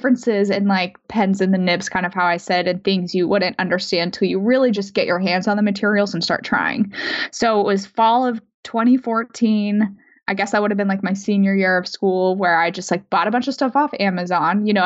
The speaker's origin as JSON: {"language": "English", "town": "Denver", "region": "Colorado", "country": "United States", "tie": "born or raised there", "said": "I grew up in Denver. So like friends and family in Denver too"}